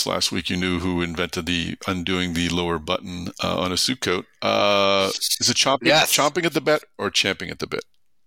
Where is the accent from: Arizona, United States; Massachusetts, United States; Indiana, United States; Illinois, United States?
Massachusetts, United States; I grew up around horses outside of Boston. I was at 2 miles from Suffolk Downs racetrack.